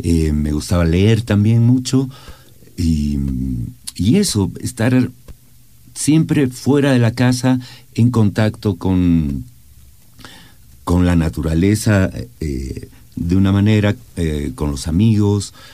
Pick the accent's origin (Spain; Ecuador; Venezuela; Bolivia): Bolivia; La Paz; Yo he tenido la suerte de pasar casi toda mi infancia en Calacoto, cuando todavía las calles ni siquiera estaban asfaltadas, una calle de tierra, frente a un cerro